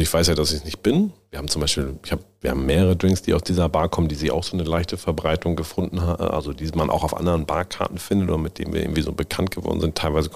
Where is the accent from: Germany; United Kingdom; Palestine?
Germany; Bünne, Lower Saxony; Komm her, aus der Ort heißt Bünne.